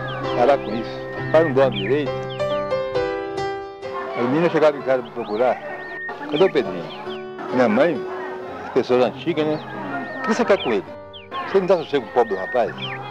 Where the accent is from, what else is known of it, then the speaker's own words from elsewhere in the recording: Conselheiro Pena, Minas Gerais, Brazil; Vim do interior de Minas, cidade do nome de Conselheiro Pena. Aqui, tem 1 mês e pouco.